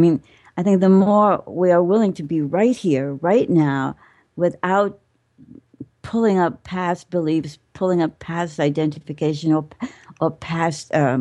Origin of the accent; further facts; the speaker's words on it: New York, United States; born there; I was born in New York.